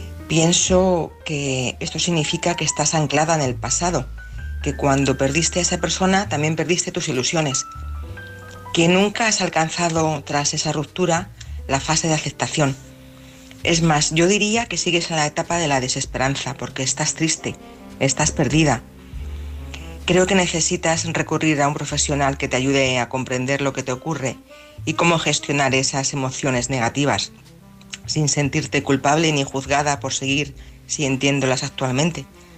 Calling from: Madrid, Community of Madrid, Spain; de Madrid.

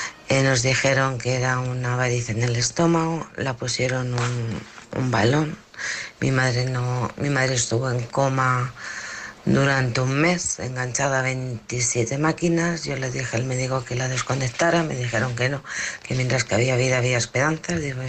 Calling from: Alcorcón, Community of Madrid, Spain; de Alcorcón.

